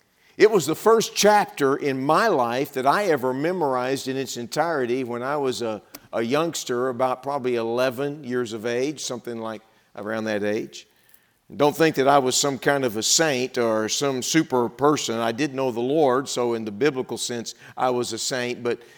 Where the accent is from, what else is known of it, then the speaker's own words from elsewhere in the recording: Texas, United States; accent: Texan; I don't speak like a Wisconsinite. I speak like I'm from Texas.